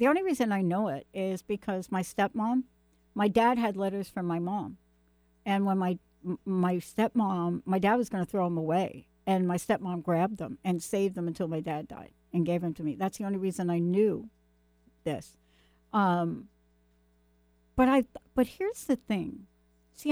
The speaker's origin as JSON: {"language": "English", "region": "New York", "country": "United States", "said": "I'm not really dissing New York because I'm from New York."}